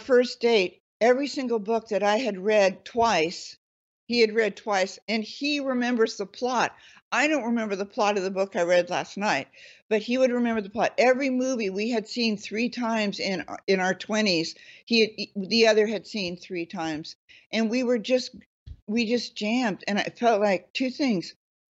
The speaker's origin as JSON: {"language": "English", "region": "California", "country": "United States", "tie": "born or raised there", "said": "I mean, I'm born and raised in California, and it was even too California for me."}